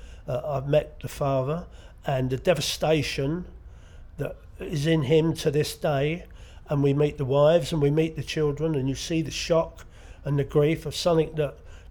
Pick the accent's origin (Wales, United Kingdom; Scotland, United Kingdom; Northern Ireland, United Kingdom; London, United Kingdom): London, United Kingdom; now in Sidmouth, United Kingdom; I'm 70 and a bit, and I come from London originally, but we live in Sidmouth in Devon.